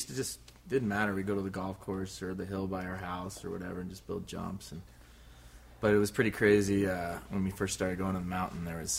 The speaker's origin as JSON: {"language": "English", "region": "Maine", "country": "United States", "tie": "born or raised there", "said": "I grew up in Maine. Got into snowboarding because of skateboarding, like most people. First snowboard run was in 1981 on a hill by my house in Maine"}